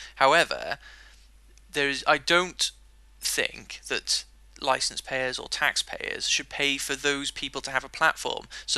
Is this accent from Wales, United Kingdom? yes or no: yes; Wales, United Kingdom; because I'm Welsh